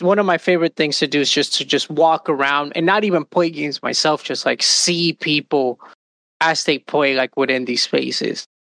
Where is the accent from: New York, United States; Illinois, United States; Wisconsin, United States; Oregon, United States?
New York, United States; New York City; I'm not, you know, I'm a New Yorker from the city.